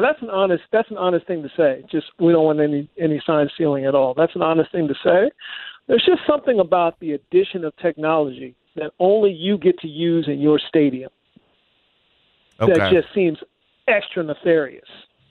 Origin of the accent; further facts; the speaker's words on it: the South, United States; I'm from the South, man.